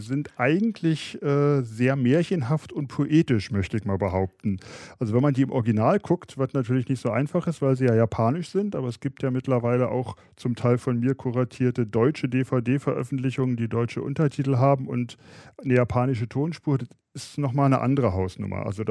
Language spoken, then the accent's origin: German; Germany; weil ich hatte natürlich als Deutscher das System nicht begriffen